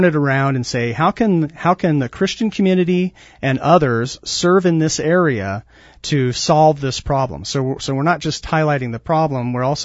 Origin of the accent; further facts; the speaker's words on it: Oregon, United States; And growing up in Oregon, I knew which station to watch first